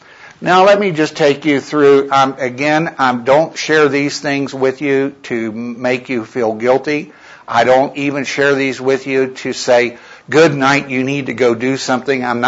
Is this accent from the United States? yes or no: yes; West Virginia, United States; I grew up in West Virginia as a young man.